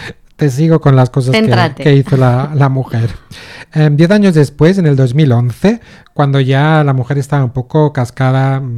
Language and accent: Spanish; Tokyo, Japan; Soy de Tokio.